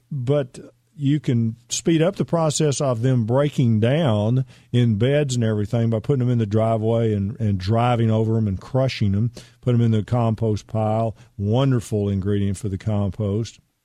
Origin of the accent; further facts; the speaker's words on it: Texas, United States; Some people say acorn. I say acorn. I'm from East Texas, you know.